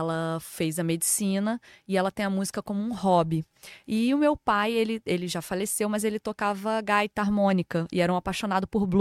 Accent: Niterói, Rio de Janeiro, Brazil; eu nasci em Niterói

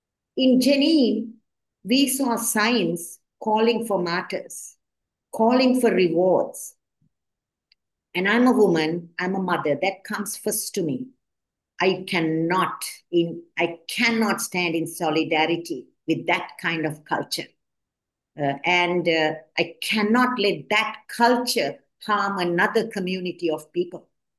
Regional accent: Sri Lanka; because I come from South Asia in Sri Lanka. We fought a 30-year civil war.

